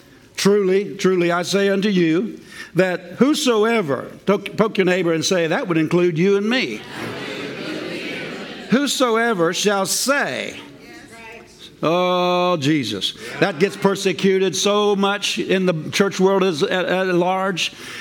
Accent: Pennsylvania, United States; A mountain, like for example, I grew up in Pennsylvania, and, there in Pennsylvania, there was what do they call them? The Appalachian Mountains.

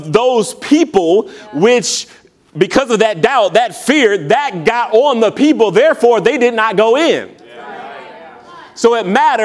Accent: Detroit, Michigan, United States; And I know this, you know, growing up in Detroit, and I don't know, this might have been in your neck of the woods or so

